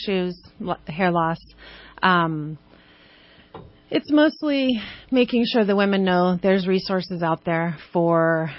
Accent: Reading, United States; I am. I was born and raised in Reading.

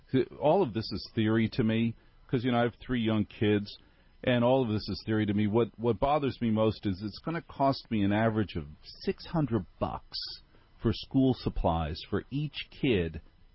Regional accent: Maplewood, New Jersey, United States; I grew up in Maplewood, New Jersey. One of the about 10 of the streets of Maplewood border on Newark. Never in my life have I said I'm from Newark.

